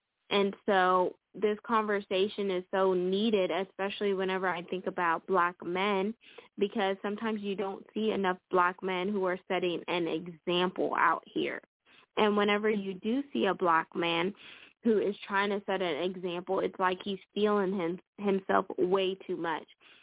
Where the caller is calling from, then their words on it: Houston, Texas, United States; I'm calling from Houston, Texas.